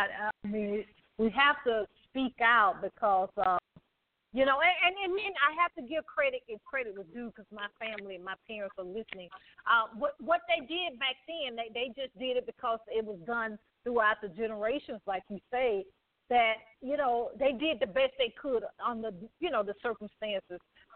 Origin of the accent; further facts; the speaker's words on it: Alabama, United States; I'm from Alabama, and I always say that. You can tell by my voice.